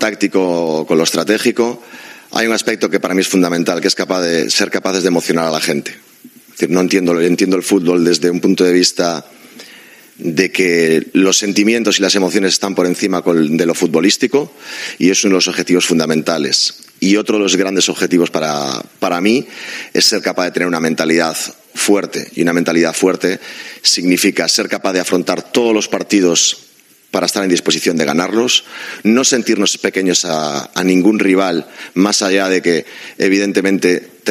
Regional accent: Galicia, Spain; Y por otro lado, porque quería volver al norte. Soy gallego, no sé, me siento que tenemos una conexión especial con toda la gente que somos del norte

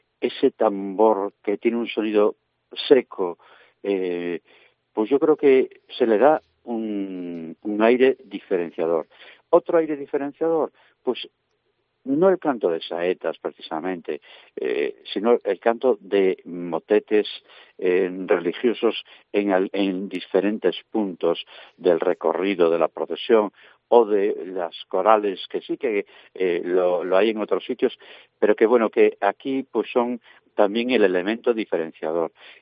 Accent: Alicante, Valencian Community, Spain; born there; como se decimos los que nacimos aquí en la Ciudad Vieja

